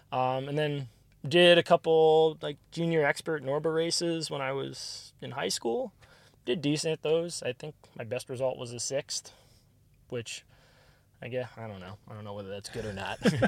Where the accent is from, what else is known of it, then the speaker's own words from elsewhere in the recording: New Jersey, United States; This was actually, so I grew up in New Jersey.